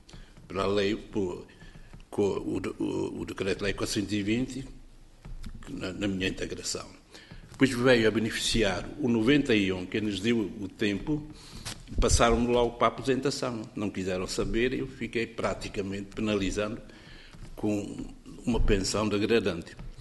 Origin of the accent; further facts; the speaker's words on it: Portugal; Eu estou aposentado. Sou aposentado português. Continuo a dizer que eu sou português.